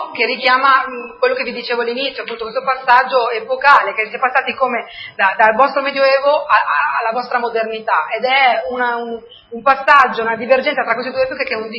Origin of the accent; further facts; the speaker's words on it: China; io chiaramente da cinese sono consapevole del fatto che esistono delle sacche di povertà in Cina